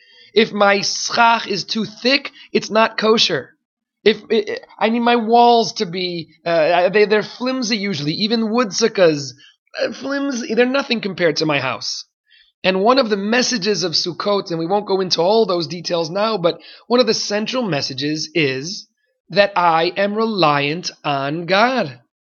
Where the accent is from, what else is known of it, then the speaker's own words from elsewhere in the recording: Silver Spring, Maryland, United States; when I was growing up in Silver Spring, Maryland, we were worried sometimes about raccoons.